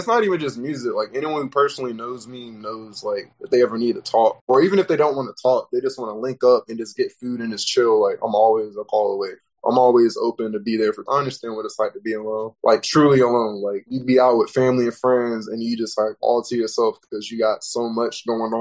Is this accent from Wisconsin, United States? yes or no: no; Elizabeth City, North Carolina, United States; now in Virginia, United States; I'm coming from Elizabeth City, North Carolina. Currently live in Virginia, but I go back to home every once in a while.